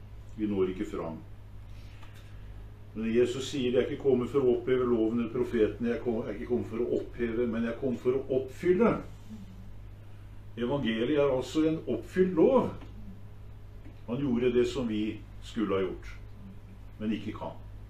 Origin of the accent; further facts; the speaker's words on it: Kragerø, Telemark, Norway; Der nede hvor jeg kommer ifra, fra Kragerø